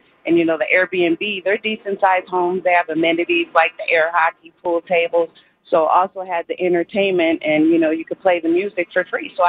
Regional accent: Chicago, Illinois, United States; I'm from Chicago, so I have friends.

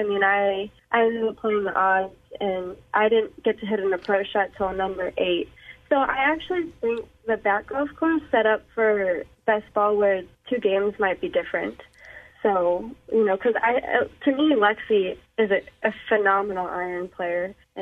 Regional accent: Northeast, United States; because we're both from the Northeast, so we grew up playing junior golf together.

